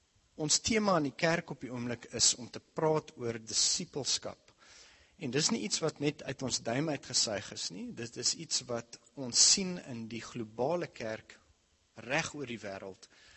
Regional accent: Stellenbosch, Western Cape, South Africa; first language English; Afrikaans is a second language; ek het in Stellenbosch groot geword, en daar weet julle allemaal, is taal 'n groot kwestie, het gaan hof toe, is het Engels, is het Afrikaans, ek weet nie, eintlik nie, maar Afrikaans is nie my huistaal nie, ek is Engels groot geword, ek het Stellenbosch school

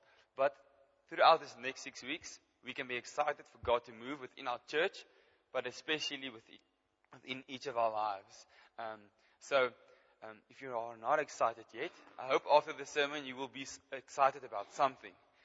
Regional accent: Bloemfontein, Free State, South Africa; also born or lived in Ficksburg; I was born in Ficksburg, in the West Vrystaat, and I moved to Bloemfontein, to the Vrystaat. So I've been here my whole life, and I haven't been anywhere.

